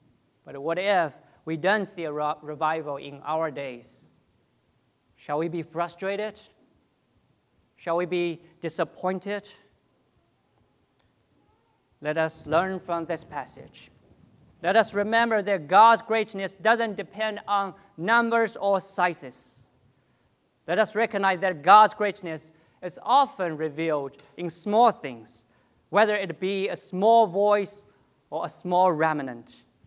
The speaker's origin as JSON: {"language": "English", "country": "China", "said": "Brothers and sisters, I came from China And I am always amazed by the rapid growth of the church in China."}